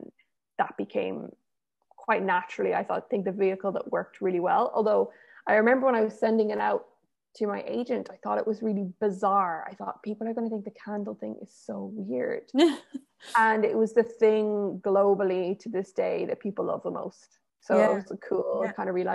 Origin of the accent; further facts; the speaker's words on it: Ireland; like as an Irish author, I always try and put like my own cultural stamp on everything I write, because I'm so proud of where I come from